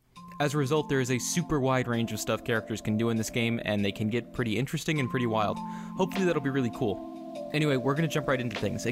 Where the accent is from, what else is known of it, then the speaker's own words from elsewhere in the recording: Raleigh, North Carolina, United States; I am from Raleigh, North Carolina, and I will be GMing this game.